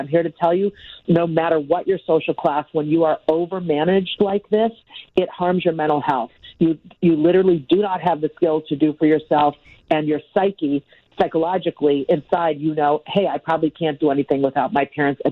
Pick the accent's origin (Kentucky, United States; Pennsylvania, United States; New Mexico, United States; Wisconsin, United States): Wisconsin, United States; I'm originally from Wisconsin, a couple hours north, although I'm a Californian now.